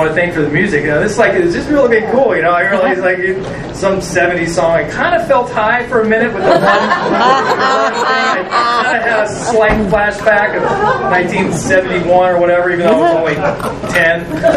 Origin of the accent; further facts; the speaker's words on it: California, United States; also born or lived in Wichita, Kansas; now in Dallas, United States; I haven't been in Dallas my whole life. I was born in Wichita, Kansas. There are 3 years. And I was three. And we moved to California in 1965.